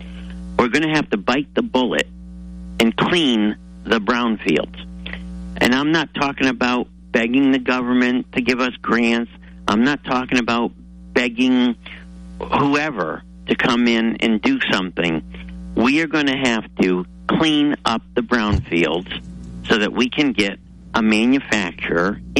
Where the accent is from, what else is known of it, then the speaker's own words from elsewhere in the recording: Norwich, Connecticut, United States; also born or lived in Florida; because I'm from Norwich. I came back here. I lived in Florida 26 years.